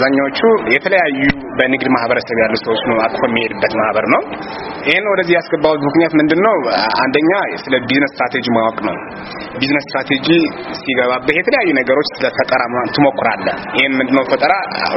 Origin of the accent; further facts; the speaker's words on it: Mekelle, Tigray, Ethiopia; ተወልጄ ያደኩት መቀሌ ውስጥ ነው። አዳቂ ደብረዳሞ ሰፈር የሚባል ነው ተወልጄ ያደኩት ማለት ነው።